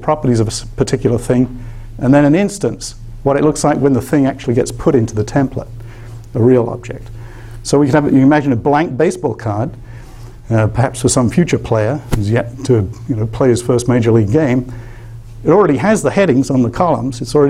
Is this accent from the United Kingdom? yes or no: yes; United Kingdom; now in United States; I never collected baseball cards because I grew up in the United Kingdom, but if I'd have been here, I would have collected them.